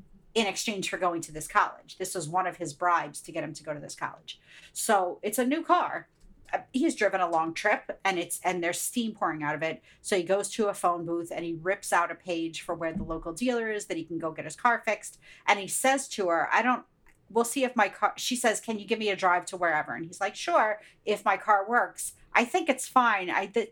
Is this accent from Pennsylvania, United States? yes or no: yes; Pittsburgh, Pennsylvania, United States; now in New York, United States; we live here in New York, but I grew up in Pittsburgh, and we were driving back to Pittsburgh to visit my mom when she lived in Pittsburgh.